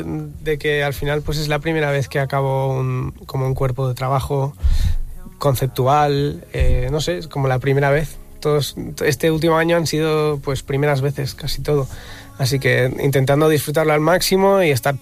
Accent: Barcelona, Catalonia, Spain; Mis dos padres son de ahí, pero se mudaron a Barcelona cuando yo acababa de nacer, tenía un año o así. Entonces yo me crié en Barcelona

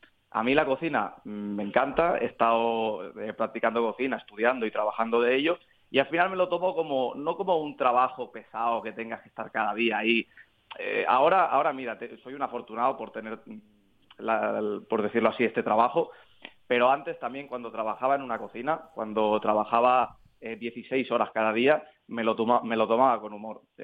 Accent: Barcelona, Catalonia, Spain; Soy de Barcelona, pero me ha salido ahí esa puntilla. Mis abuelos son sevillanos.

